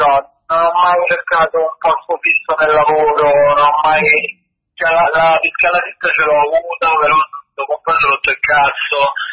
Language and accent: Italian; Rome, Lazio, Italy; sono di Roma